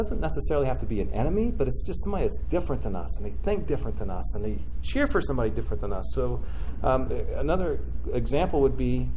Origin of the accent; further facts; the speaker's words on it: Lafayette, Indiana, United States; I grew up near Lafayette, Indiana. So as a sports fan, I was taught Purdue was the best college in the land.